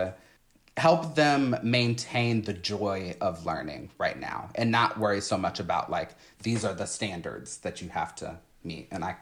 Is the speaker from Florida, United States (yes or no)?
no; Texas, United States; maybe that was just in my hometown, but it kind of feels like a Texas thing